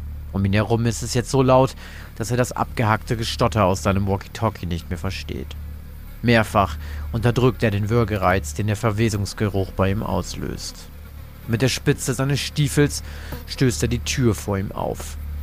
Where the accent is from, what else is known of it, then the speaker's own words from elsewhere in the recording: Hambergen, Lower Saxony, Germany; ich komme aus Ostholz-Scharmbeck und eigentlich komme ich aus Hambergen.